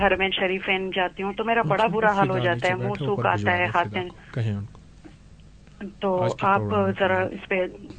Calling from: United States; امریکہ سے.

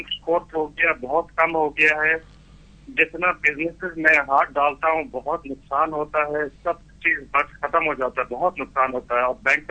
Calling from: South Africa; میں South Africa سے بات کر رہا ہوں.

